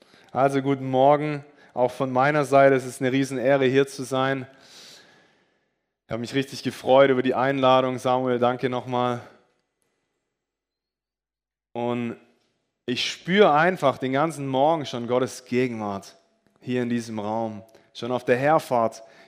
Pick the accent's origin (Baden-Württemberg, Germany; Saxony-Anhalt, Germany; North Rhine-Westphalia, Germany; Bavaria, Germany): Baden-Württemberg, Germany; Ostfildern; haben wir eine Gemeinde gegründet in Ostfildern, in meinem Heimatort.